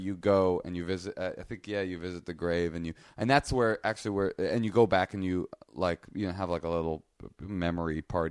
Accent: Oakland, California, United States; like I said, I grew up in Oakland, pretty much a secular kid

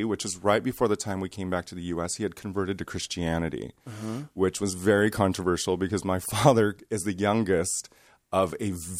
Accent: Indonesia; also born or lived in United States; I was born in the States, and at age 3, my father decided to move the entire family, which was my mom, my sister, myself, and him, to Indonesia.

